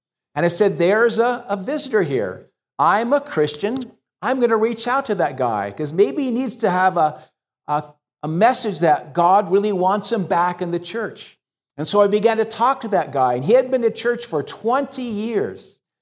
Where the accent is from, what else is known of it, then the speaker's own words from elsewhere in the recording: Hacienda Heights, California, United States; I was raised in Hacienda Heights. We used to play each other in football.